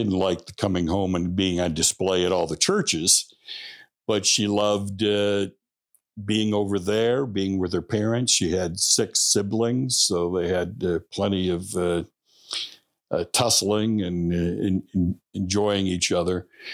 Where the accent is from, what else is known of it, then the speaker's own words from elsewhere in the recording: Michigan, United States; For me, I'm born and raised in Michigan, and say I never really had been overseas.